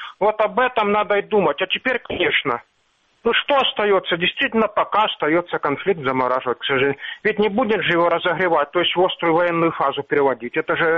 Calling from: Sloviansk, Donetsk Oblast, Ukraine; из Славянска.

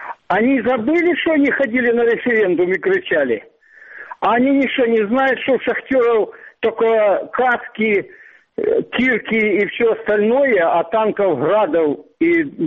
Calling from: Volnovakha, Donetsk Oblast, Ukraine; Добрый день, Волноваха.

